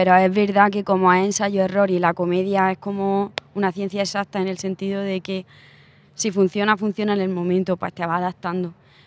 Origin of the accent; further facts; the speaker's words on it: Úbeda, Andalusia, Spain; En mi pueblo, por ejemplo, en Úbeda se rieron con cosas súper trágicas.